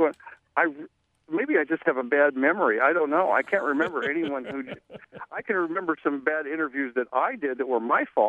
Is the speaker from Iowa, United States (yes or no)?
yes; Des Moines, Iowa, United States; Well, I grew up here in Des Moines and started at Channel 8 KRNT back then.